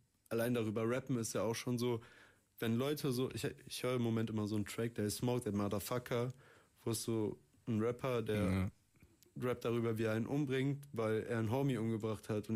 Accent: Cologne, North Rhine-Westphalia, Germany; ich bin im Kölner Süden aufgewachsen, so bei meiner Mom in behüteten Verhältnissen

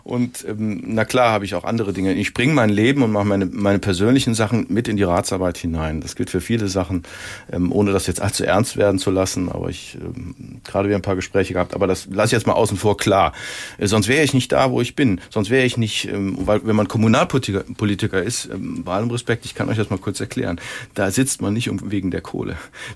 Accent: Cologne, North Rhine-Westphalia, Germany; wenn wir als Kölner uns dem mit anschließen

